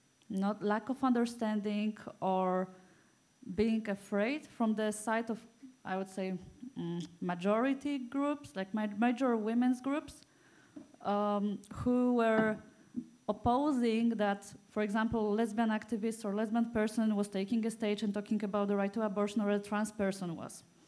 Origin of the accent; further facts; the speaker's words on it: Poland; English is a second language; I'm from the Warsaw Fellowship and from Poland.